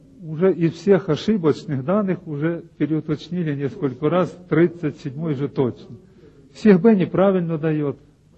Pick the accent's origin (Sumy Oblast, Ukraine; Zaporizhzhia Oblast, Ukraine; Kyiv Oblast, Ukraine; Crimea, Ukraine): Sumy Oblast, Ukraine; к нам на Украину, Сумскую область, вот откуда я родом